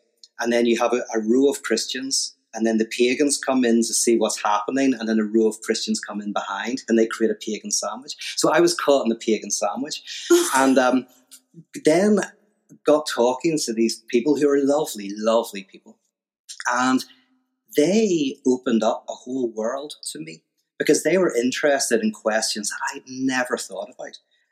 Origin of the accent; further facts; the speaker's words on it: Little Rock, Arkansas, United States; I'm from Little Rock, Arkansas. I just put this accent on.